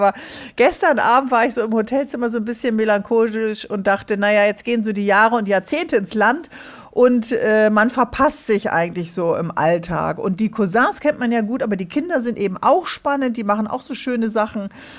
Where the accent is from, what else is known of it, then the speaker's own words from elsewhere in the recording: Bremen, Germany; bin auch noch in Bremen, meine Heimatstadt